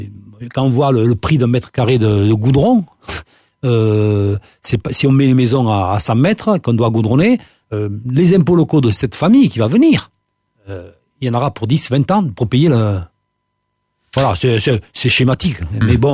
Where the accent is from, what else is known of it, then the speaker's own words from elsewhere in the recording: Villefranche-de-Rouergue, Occitanie, France; born there; Martiel, c'est ma deuxième commune, parce que je suis né à Villefranche.